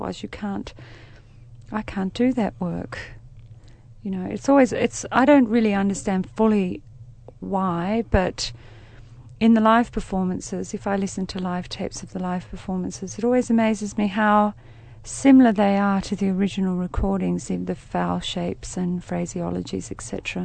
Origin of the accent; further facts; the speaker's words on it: Melbourne, Victoria, Australia; I grew up in East Paran in Melbourne, where there was a lot of Greek, Arabic, Iranian communities in that area